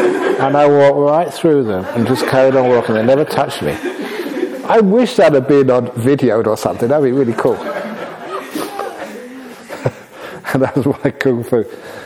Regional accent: London, United Kingdom; I was going from Acton to Chiswick, where the talk at the Sri Lankan temple was, and I was going there to give the talk. And that's my area, I grew up, I know that place.

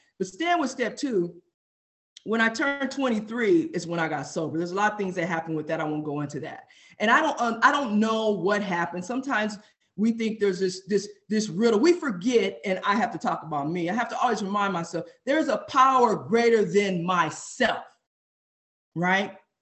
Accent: Los Angeles, California, United States; I'm from South Central Compton, Los Angeles, Watts. I come from the ghetto of Los Angeles.

